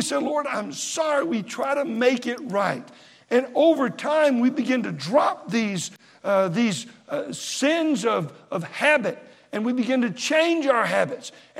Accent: Texas, United States; now in Virginia, United States; Now, I'm from Texas. I'm a stranger to Virginia. It's home now, but I still feel a real longing for Texas.

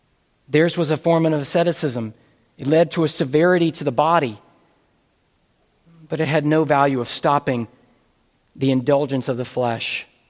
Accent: the South, United States; all the mythologizing, which I grew up with in the South

